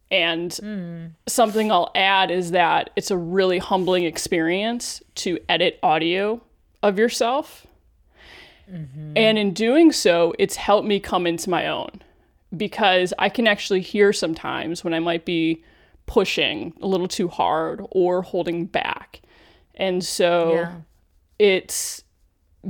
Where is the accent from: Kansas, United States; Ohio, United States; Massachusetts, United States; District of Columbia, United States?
Ohio, United States; Cleveland; I worked in local news in Cleveland, the NBC affiliate, Channel 3 News, my hometown, as a reporter on air